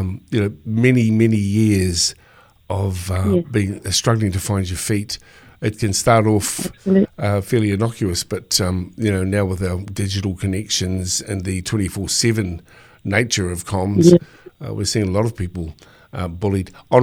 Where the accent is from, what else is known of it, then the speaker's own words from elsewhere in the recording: New Zealand; I'm a Kiwi guy, and so that's sort of our standard attire